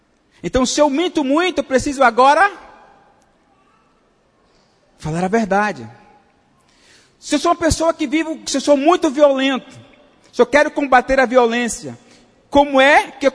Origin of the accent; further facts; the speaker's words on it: Maceió, Alagoas, Brazil; Eu passei um tempo morando na Bahia e os meus colegas diziam assim: rapaz, vamos para a praia. Eu falei: bicho, eu não vou sair da minha terra, Maceió, para tomar banho de praia aqui.